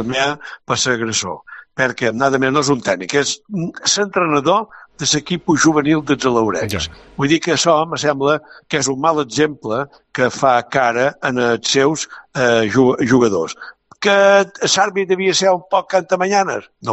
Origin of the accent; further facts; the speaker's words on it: Balearic Islands, Spain; hi ha gent mallorquina, nosaltres som mallorquins